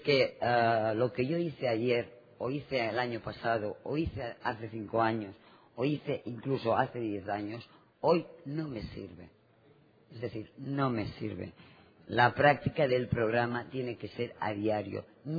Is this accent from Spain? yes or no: yes; Spain; soy alcohólica. Y vengo de España.